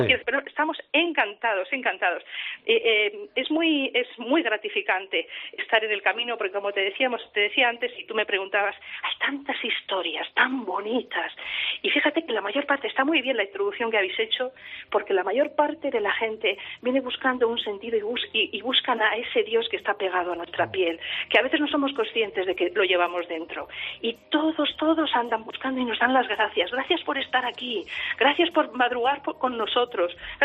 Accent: Palencia, Castile and León, Spain; y yo soy de Palencia con la P.

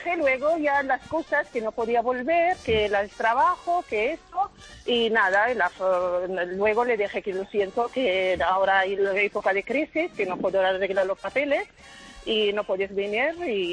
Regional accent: Morocco; Spanish is a second language; que soy de Marruecos.

